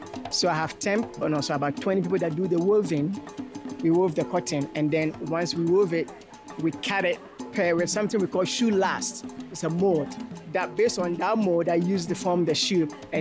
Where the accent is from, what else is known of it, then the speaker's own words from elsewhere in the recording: Ghana; now in Texas, United States; I'm originally from Ghana, but we live in Texas now.